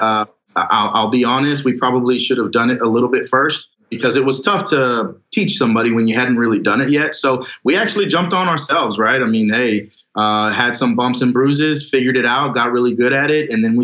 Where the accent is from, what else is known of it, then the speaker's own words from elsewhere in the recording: Corpus Christi, Texas, United States; my hometown is down south about 3 hours from Houston. It's called Corpus Christi.